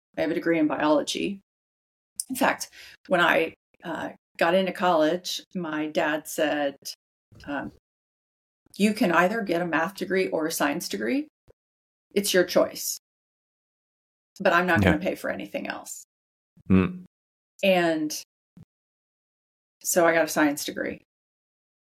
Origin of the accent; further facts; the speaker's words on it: United States; I didn't grow up wealthy, but I grew up in America.